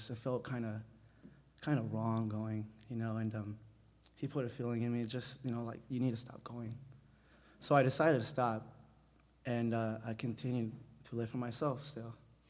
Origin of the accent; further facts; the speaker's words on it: Cathedral City, California, United States; now in Upland, United States; So I'm 19. I was born in Cathedral City. I mean, Palm Springs, was raised in Cathedral City until I was 18. Moved out here 7 months ago to Upland.